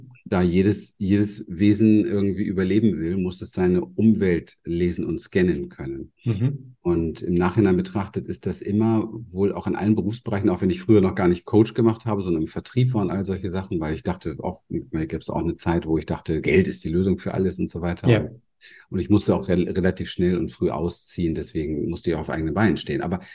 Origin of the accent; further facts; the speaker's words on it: Berlin, Germany; ich bin in Berlin im Hinterhof groß geworden